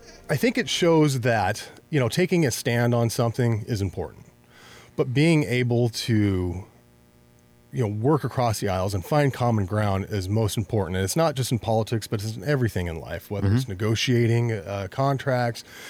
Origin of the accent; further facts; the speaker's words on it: Pasco, Washington, United States; being born and raised in Pasco, and just kind of, if you want to say, one of the older families in Pasco